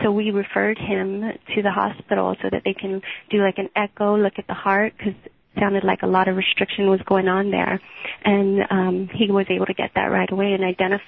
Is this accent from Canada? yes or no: no; Guam; I am. I was actually I'm born and raised on Guam, living there, and then also joined the Air Force there.